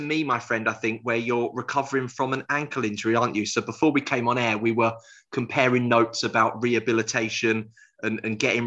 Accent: Cambridge, East of England, United Kingdom; born there; because I was born in Cambridge

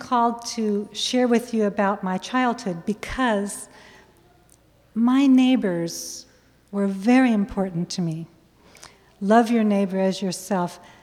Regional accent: Oakland, California, United States; born there; And I was born in Oakland, California.

